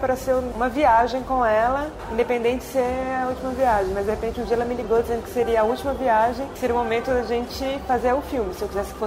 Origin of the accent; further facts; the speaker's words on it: Goiânia, Goiás, Brazil; now in São Paulo, Brazil; Eu sou de Goiânia, na verdade. Moro em São Paulo já faz 12 anos.